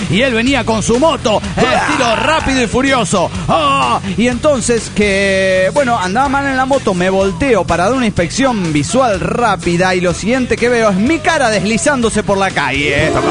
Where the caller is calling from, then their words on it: Cancún, Quintana Roo, Mexico; Hola, amigos. … de Cancún.